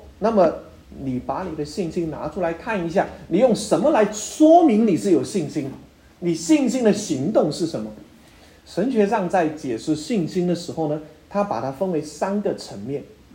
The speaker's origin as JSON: {"language": "Chinese", "country": "China", "said": "当然跟我们中国人来思想的无后为大"}